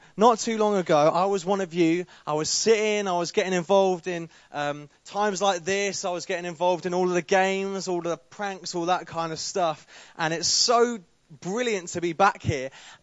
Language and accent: English; Peterborough, East of England, United Kingdom; moved away as an adult; I grew up in Peterborough from the age of naught, which is when you start growing up, until the age of 18. I then went off to university, to Sheffield, to study music at Sheffield. I had a great time there. And I now live in Birmingham.